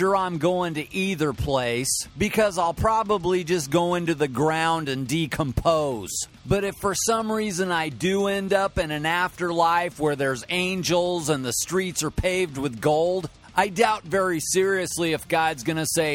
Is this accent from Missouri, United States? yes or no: yes; Nevada, Missouri, United States; And I am from Nevada, Missouri. I went to high school there, and so did my dad.